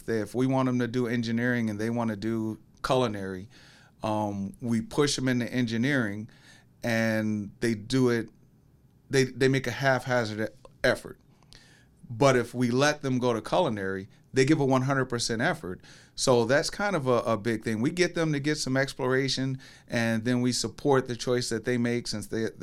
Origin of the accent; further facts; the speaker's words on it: Flint, Michigan, United States; I'm from Flint, Michigan, so I always want to go straight with General Motors